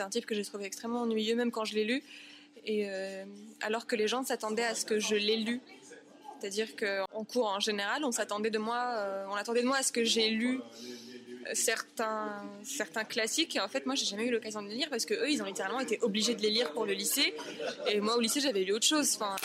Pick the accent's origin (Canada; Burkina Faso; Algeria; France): Algeria; Algiers, Algiers Province; comme je viens d'Algérie, d'Alger, du coup, c'est un endroit où les gens lisent pas beaucoup déjà et pas du tout dans les transports.